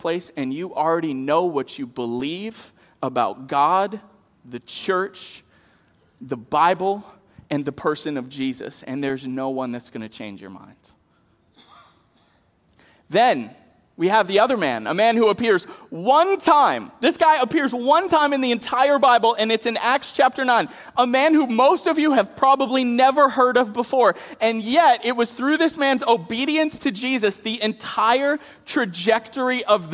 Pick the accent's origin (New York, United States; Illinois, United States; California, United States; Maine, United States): Maine, United States; Saco; So when I was in seventh grade, I grew up in Saco